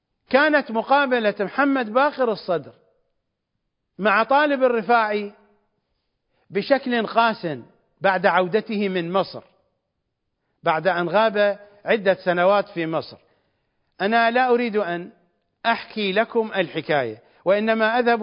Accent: Iraq; ومشتي أو مشهدي بالضبط عندنا في العراق نقول زائر

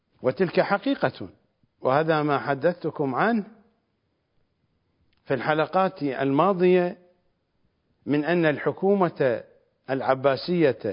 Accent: Iraq; لا أستطيع، وأنا عراقي، أبي عراقي وأمي عراقية

